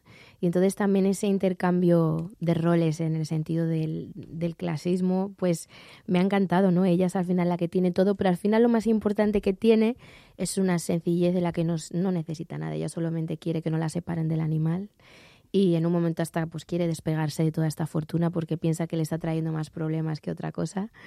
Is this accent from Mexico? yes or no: no; Madrid, Community of Madrid, Spain; yo soy de Madrid, además muy de Madrid.